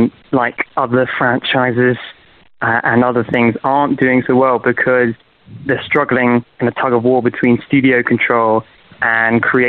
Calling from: United Kingdom; I'm from the UK.

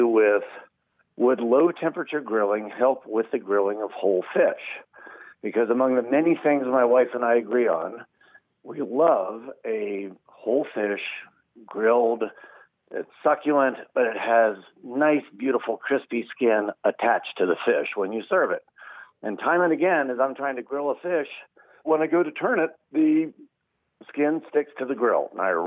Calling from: York, Pennsylvania, United States; York, Pennsylvania.

